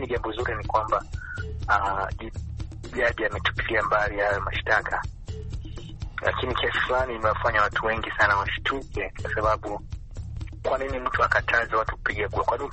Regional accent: Tanzania; now in United States; pia hata nyumbani kwetu Tanzania

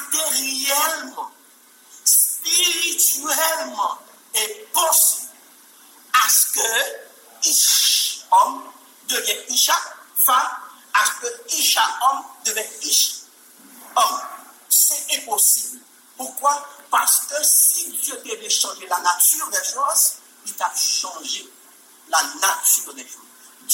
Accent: Haiti; D'ailleurs, en tant qu'Haïtien, nous n'avons pas gagné culture ça.

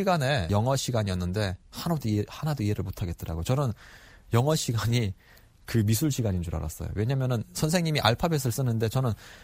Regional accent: North Korea; born there; 저는 북한에서 태어난 걸 정말 후회했어요.

